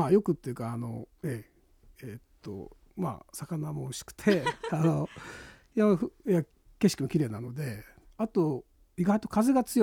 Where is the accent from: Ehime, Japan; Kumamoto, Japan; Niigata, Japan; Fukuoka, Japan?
Ehime, Japan; で私が愛媛出身ということで